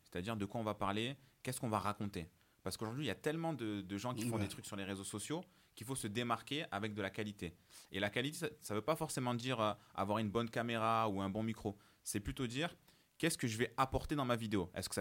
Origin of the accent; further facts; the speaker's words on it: Marseille, Provence-Alpes-Côte d'Azur, France; donc moi je suis un Marseillais, comme vous, je suis un Marseillais.